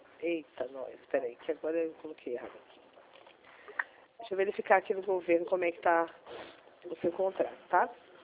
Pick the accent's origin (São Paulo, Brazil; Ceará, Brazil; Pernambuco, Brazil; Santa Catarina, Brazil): Pernambuco, Brazil; Recife; sou de Recife